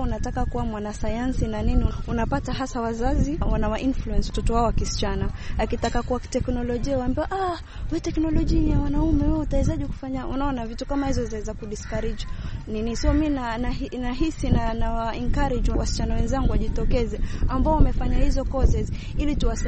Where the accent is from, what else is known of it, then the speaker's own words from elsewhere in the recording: Mombasa, Mombasa County, Kenya; Mimi natoka eneo za Majengo, Mvita